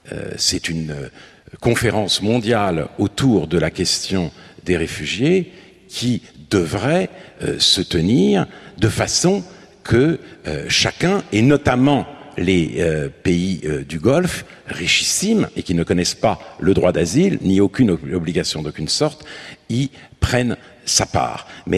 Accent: France; Nous sommes français, que nous le voulions ou non, par la langue que nous parlons.

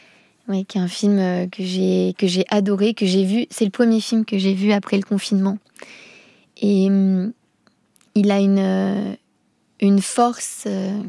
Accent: Finland; first language Finnish; French is a second language; j'avais demandé de le faire en finnois et on avait redoublé en français après. C'est ma langue. En fait, peut-être parce que c'est ma langue maternelle, que c'est ma langue émotionnelle.

